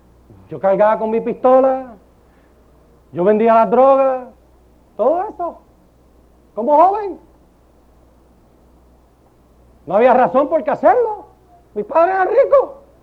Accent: San Juan, Puerto Rico; also born or lived in Ponce / New York; Pero sí, yo soy puertorriqueño, nacido en Ponce, criado en San Juan. Y entonces pues viví unos años en New York.

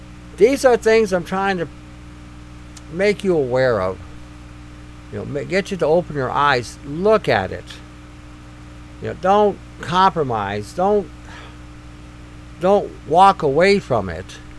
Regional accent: Canada; We're all Canadian. All Canadian.

